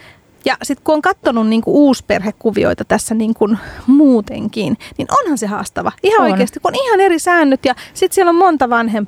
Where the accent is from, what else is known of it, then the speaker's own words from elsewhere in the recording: Hungary; first language Hungarian; Finnish is a second language; kun me vielä puhutaan unkariksi, unkari on mun äidinkieli ja mun lasten kieli silloin, kun ne kommunikoi mun kanssa